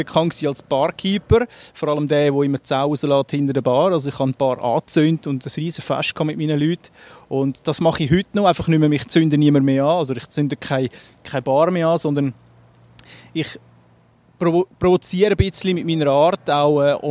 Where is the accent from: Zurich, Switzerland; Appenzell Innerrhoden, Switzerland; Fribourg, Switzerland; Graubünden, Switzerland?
Zurich, Switzerland; also born or lived in Rümlang, Switzerland; Also ich bin im Zürich Oberland aufgewachsen, ich bin kein Stadtzürcher. Ich hoffe, das hört man nicht zu stark, aber ich habe lange in Zürich gearbeitet, meine Jugend natürlich im Zürich Oberland verbracht, Hinwil, Wetzikon, dann aber auch im Unterland, Rümlang, Fellande etc.